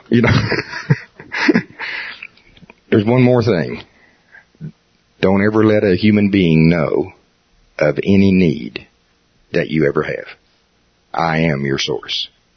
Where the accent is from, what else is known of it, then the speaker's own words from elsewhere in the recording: Tulsa, Oklahoma, United States; Do you understand I'm from Tulsa, Oklahoma? I mean, my underwear is made out of a Tulsa faith flag.